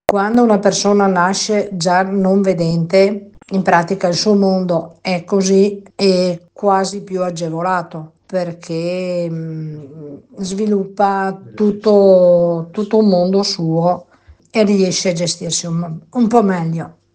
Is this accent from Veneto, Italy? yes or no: yes; Agordo, Veneto, Italy; sono di Agordo ma lavoro a Belluno